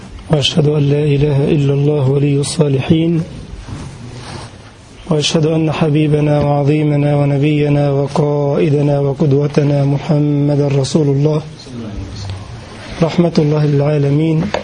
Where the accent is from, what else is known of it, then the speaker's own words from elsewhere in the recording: Egypt; المثل موجود عندنا في مصر